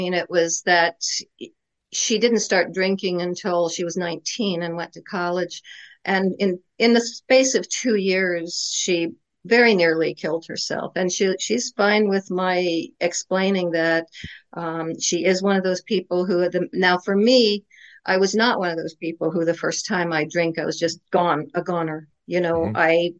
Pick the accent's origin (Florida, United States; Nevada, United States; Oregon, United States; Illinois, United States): Oregon, United States; Portland; I'm from Portland, Oregon.